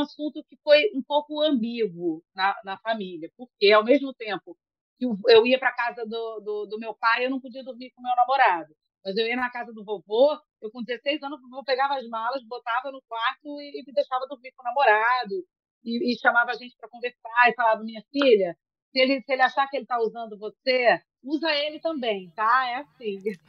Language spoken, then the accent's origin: Portuguese; Natal, Rio Grande do Norte, Brazil; eu sou de Natal também